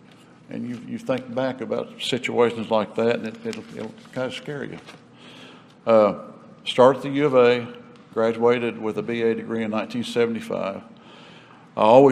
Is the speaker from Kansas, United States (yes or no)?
yes; Wichita, Kansas, United States; born there; I was born in Kansas, Wichita, had great parents.